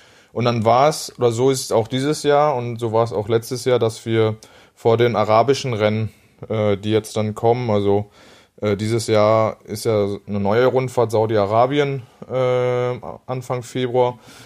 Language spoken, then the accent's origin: German; Bocholt, North Rhine-Westphalia, Germany; born there; Aber klar, gebürtig komme ich natürlich aus Bocholt.